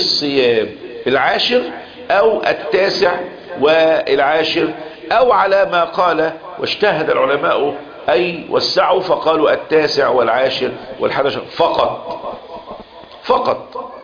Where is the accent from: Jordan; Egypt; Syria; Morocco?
Egypt; شكينا عندنا في مصر بتلاقي عندنا في يوم عاشوراء بيعملوا ايه